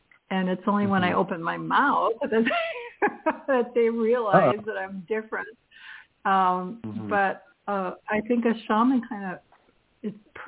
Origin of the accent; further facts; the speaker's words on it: Auburn, Massachusetts, United States; as a kid growing up in Auburn, Massachusetts, I was a latchkey kid